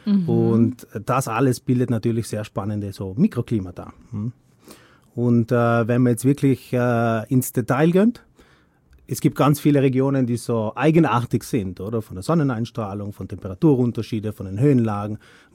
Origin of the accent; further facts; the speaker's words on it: South Tyrol, Italy; also born or lived in Switzerland; Das ist natürlich meine Heimat, oder? Zusammen mit der Schweiz, wie schon gesagt.